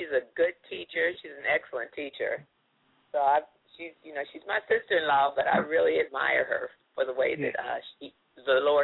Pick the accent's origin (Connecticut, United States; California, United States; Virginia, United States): California, United States; also born or lived in Atlanta; Well, you know, we moved from Atlanta. We lived in Atlanta for 30 years. And then we moved back to California. Originally, we were from California, and we lived here for a few years.